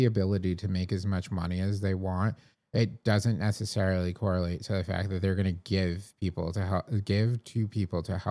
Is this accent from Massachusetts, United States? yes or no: yes; Massachusetts, United States; I'm from Massachusetts. It's how we show our love.